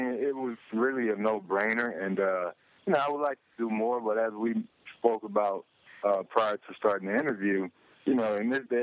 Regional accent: Belgrade, Florida, United States; such as my hometown of Belgrade, Florida.

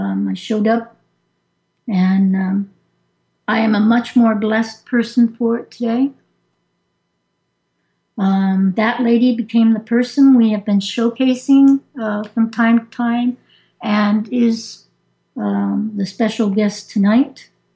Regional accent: Los Angeles, California, United States; also born or lived in San Francisco; I am a transplant from California. LA via San Francisco via here.

